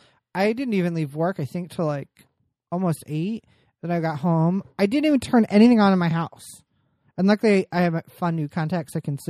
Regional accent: Columbus, Ohio, United States; I mean, I grew up in Columbus, which is a lot better, but similar to Pittsburgh.

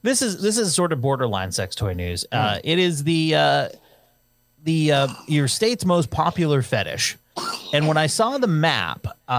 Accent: Vermont, United States; moved away; My home state of Vermont, it's balloons too. Jesus Christ. I'm glad I left there.

